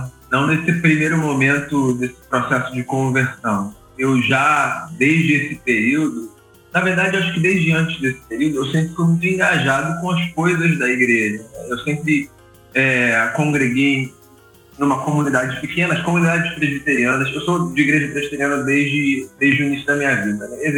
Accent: Rio de Janeiro, Brazil; accent: carioca; Eu sou carioca, da Gema, meu sotaque não nega.

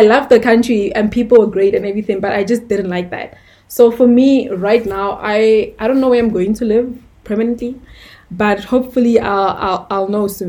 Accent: South Africa; also born or lived in Turkey; I grew up in South Africa and we have our problems. And then I moved to Turkey.

